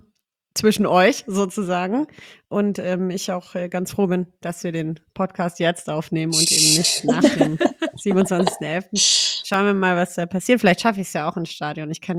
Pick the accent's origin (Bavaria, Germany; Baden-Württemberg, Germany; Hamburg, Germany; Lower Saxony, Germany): Baden-Württemberg, Germany; Tübingen; now in Frankfurt, Germany; ich komme aus Tübingen und habe angefangen, Fußball zu spielen